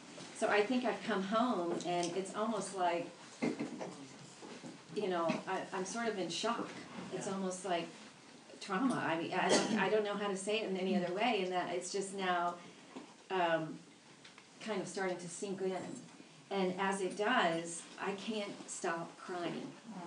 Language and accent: English; Texas, United States; Now, let me just say, I'm a Texan, and so that does not apply to hair or heels.